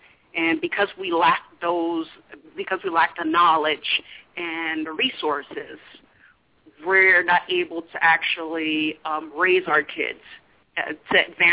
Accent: California, United States; I'm from California.

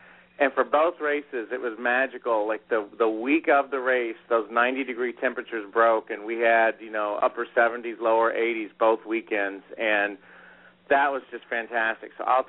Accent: Terre Haute, Indiana, United States; And even my hometown of Terre Haute saw some growth in that market.

